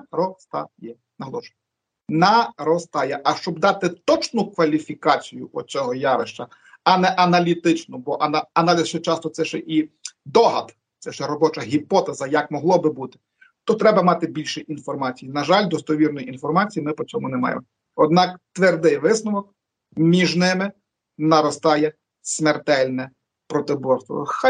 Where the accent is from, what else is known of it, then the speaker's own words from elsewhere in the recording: Lviv, Lviv Oblast, Ukraine; по моєму рідному Львові